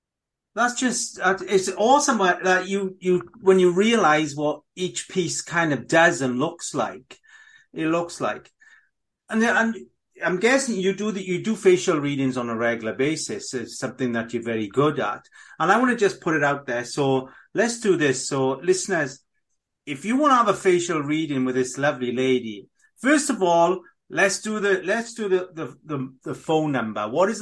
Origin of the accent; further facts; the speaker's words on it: Wales, United Kingdom; first language cy; English is a second language; Because I'm Welsh speaking, we are taught to use all our letters. I don't get the English language.